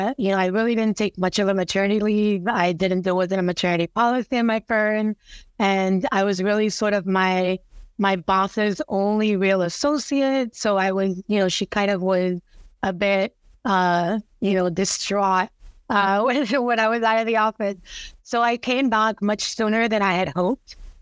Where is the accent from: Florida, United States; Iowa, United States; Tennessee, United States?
Florida, United States; Kendall; I grew up in Kendall, which is kind of suburbs of Miami.